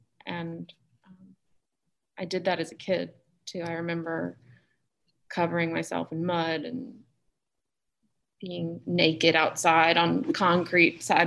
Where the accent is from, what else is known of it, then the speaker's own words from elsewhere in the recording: Jackson, Mississippi, United States; also born or lived in Baton Rouge; And I was born in Baton Rouge, and then we moved to Jackson around the year 2000. So yeah, I grew up kind of between two places.